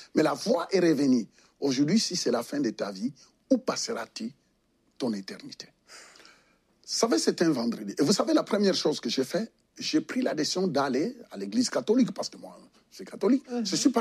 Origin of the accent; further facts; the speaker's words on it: Kinshasa, DR Congo; also born or lived in Bas-Congo; Mais j'ai grandi à Kinshasa.